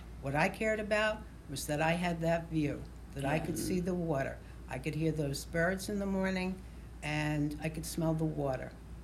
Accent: Bronx, New York, United States; I was born and raised in the Bronx. We lived in my grandparents' house until I was about 11, and then my parents bought their own home, also in the Bronx

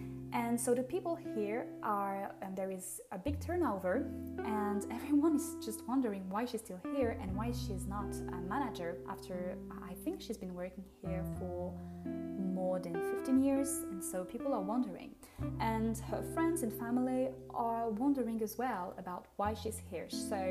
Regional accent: France; accent: French; English is a second language; Being French and having my French accent when I say names

